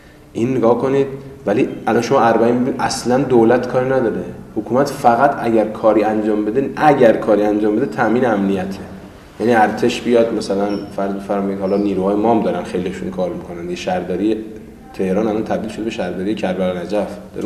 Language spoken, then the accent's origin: Persian; Iran; موقع برگشت اینا فهمیدن ما ایرانیم